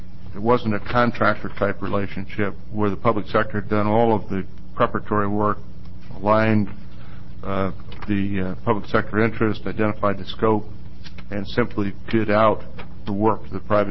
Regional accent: Pendleton, Oregon, United States; In terms of my background, Jim left out the most important part. I was raised in Pendleton, Oregon, and played in the state basketball tournament when I was still at MacArthur Court, so that's a long time ago.

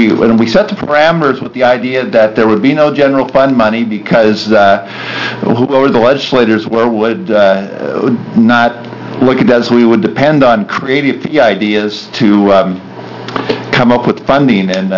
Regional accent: Enterprise, Oregon, United States; also born or lived in Portland; I was born in Enterprise, Oregon. Of course my heart broke. I lived in Eastern Oregon a lot of my life following my I want to be in a bigger school football coach father across the state. And eventually we ended up in Portland

